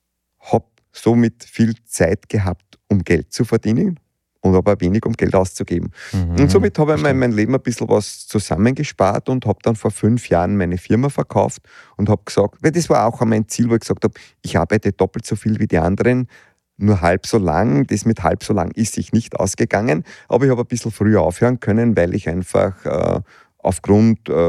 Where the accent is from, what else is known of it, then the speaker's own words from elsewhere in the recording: Lower Austria, Austria; ich bin aufgewachsen im Waldviertel. Wir hatten einen kleinen Bauernhof zur Selbstversorgung.